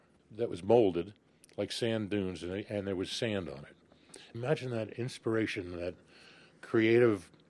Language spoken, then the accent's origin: English; New York City, New York, United States; I was born and brought up in New York.